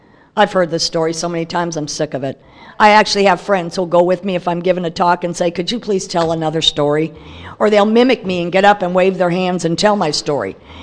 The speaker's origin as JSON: {"language": "English", "town": "El Paso", "region": "Texas", "country": "United States", "tie": "born or raised there", "said": "I was raised in El Paso."}